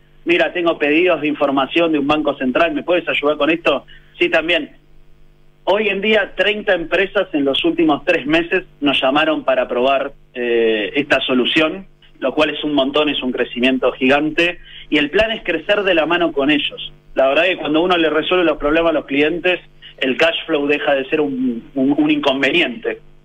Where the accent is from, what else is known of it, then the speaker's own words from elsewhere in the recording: Argentina; now in Chile; Me nota todavía lo argentino. Hace 4 años que llegamos a Chile